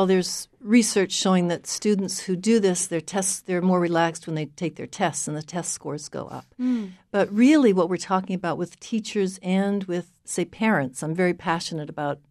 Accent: Maine, United States; also born or lived in Cambridge, Massachusetts; I'm from Maine originally, but I came back to Maine 10 years ago, and I had been studying, as I was saying, and teaching mindfulness in Cambridge, Mass a lot.

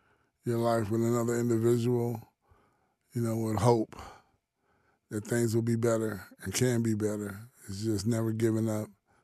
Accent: Columbus, Ohio, United States; I grew up in Columbus, Ohio, north end of Columbus.

